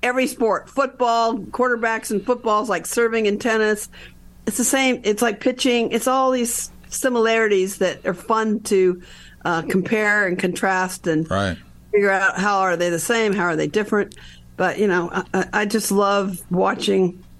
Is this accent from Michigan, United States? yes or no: no; Long Beach, California, United States; I was so upset with the Dodgers when they didn't draft Randy, because we grew up in Long Beach, California. We, you know, bled Dodger blue.